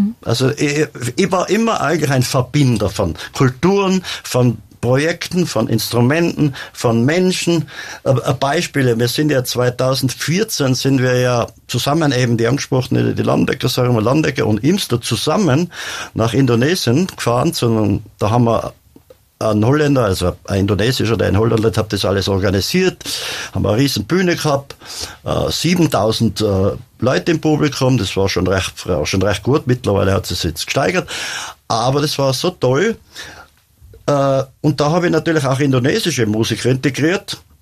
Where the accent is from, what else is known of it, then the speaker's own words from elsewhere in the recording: Zams, Tyrol, Austria; die sind ja eigentlich Zammerjungs, nicht, wo ich herkomme aus Zams.